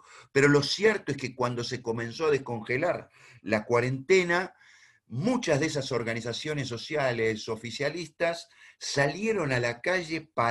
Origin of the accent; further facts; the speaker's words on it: Argentina; capaz de expresar una serie de anhelos tan contradictorios como lo somos los argentinos